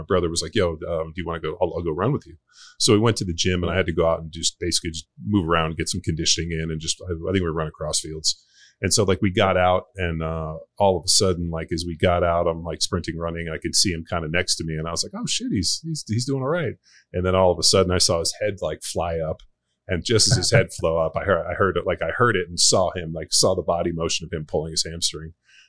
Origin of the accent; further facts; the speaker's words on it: California, United States; it was definitely a very interesting place as a young player, because I grew up in California.